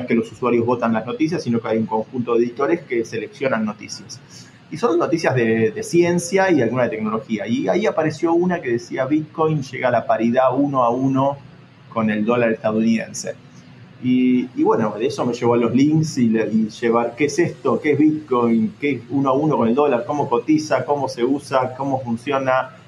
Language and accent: Spanish; Argentina; viniendo sobre todo de un país como Argentina, que siempre fue muy, tuvo muy reprimido las libertades financieras y el libre movimiento de capitales